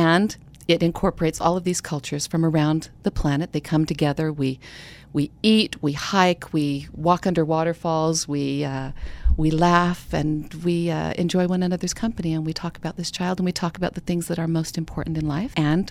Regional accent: Utah, United States; moved away as an adult; now in Geneva, Switzerland; I do live in Geneva, Switzerland now, but every year I try to come back to my roots. And that's Utah. I was raised in Utah Valley

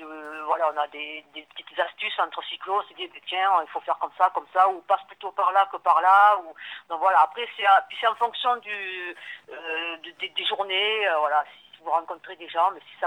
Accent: Lunel, Occitanie, France; de Lunel et on voyage à vélo.

